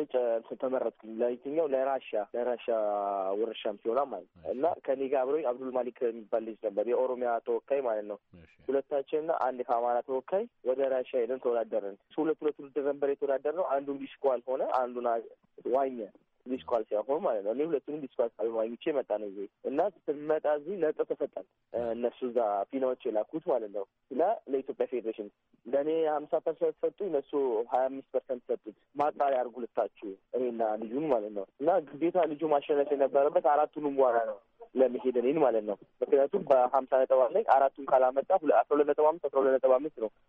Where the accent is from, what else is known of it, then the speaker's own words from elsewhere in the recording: Adama, Oromia, Ethiopia; የመጣሁት ከኦሮሚያ ክልል ነው። ተወልጄ ያደግኩት አዳማ ላይ ነው።